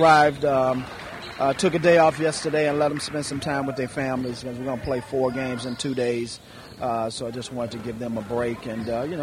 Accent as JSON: {"language": "English", "town": "Chicago", "region": "Illinois", "country": "United States", "said": "Well, I'm from Chicago, and I talked to a few people"}